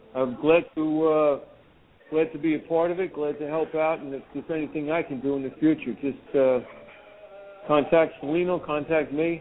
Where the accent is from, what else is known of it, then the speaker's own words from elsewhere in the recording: Warwick, New York, United States; I grew up upstate, Warwick, but I work in the city.